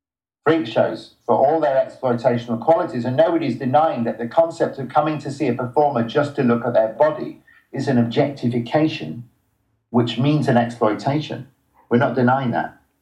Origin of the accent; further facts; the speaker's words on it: United Kingdom; but I'm British